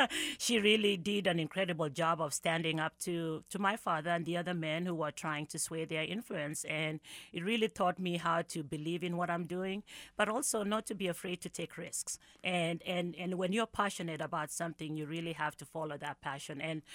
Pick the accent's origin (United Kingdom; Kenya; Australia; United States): Kenya; Rift Valley; Well, I come from the Rift Valley, and so part of it is they are part of hills and valleys and that kind of thing. It's not as flat as Kansas, but it's really beautiful. That we are right on the equator